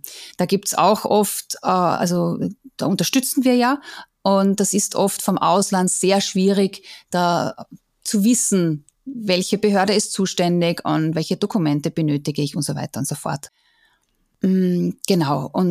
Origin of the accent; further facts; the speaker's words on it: Austria; moved away as an adult; also born or lived in Seoul, South Korea / Japan; Und da waren wir als Österreicher gemeinsam mit den Schweizern eine Minderheit.